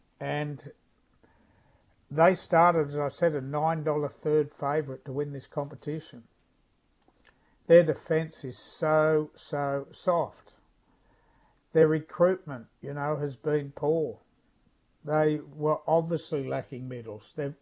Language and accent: English; Newcastle, New South Wales, Australia; I was raised in Newcastle.